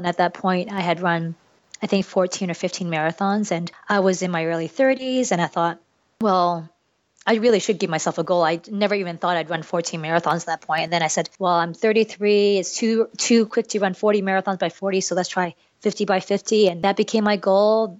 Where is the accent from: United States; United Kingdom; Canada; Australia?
Canada; I am a Canadian Chinese girl.